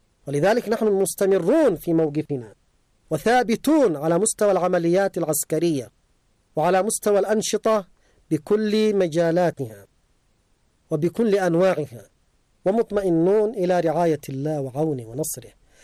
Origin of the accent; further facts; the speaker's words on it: Yemen; نحن كشعب يمني ينتمي للإسلام يؤمن بالقرآن